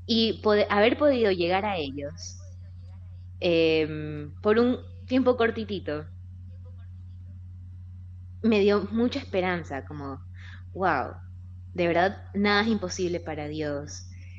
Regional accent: Ecuador; Sí, bueno, yo soy de Ecuador. En Ecuador la gente es muy fervorosamente

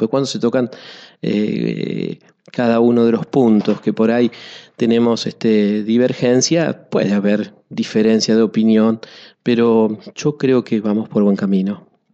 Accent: La Plata, Buenos Aires Province, Argentina; Yo vengo de La Plata, vengo del ámbito universitario

